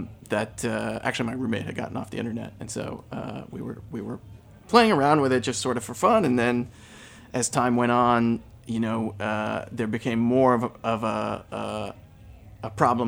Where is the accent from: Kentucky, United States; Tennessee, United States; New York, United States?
Kentucky, United States; So I grew up in Eastern Kentucky and grew up in a dry county